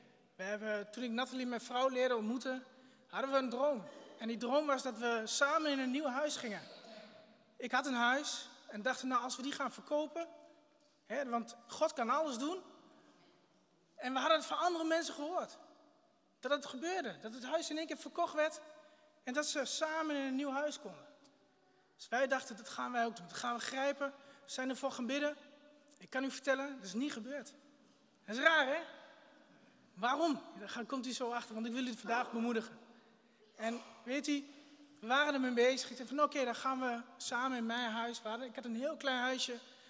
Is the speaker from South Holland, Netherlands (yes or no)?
no; Hengelo, Overijssel, Netherlands; Ik kom oorspronkelijk uit Hengelo. Daar komt de familie Fischer ook vandaan. Dat is mijn achtergrond. Ik ben getrouwd. Ik heb 2 kinderen.